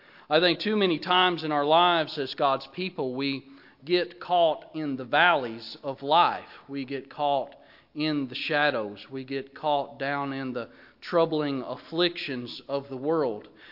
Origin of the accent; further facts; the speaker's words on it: Alabama, United States; I'm from Sand Mountain originally in North Alabama. It's a beautiful area, beautiful region of the country.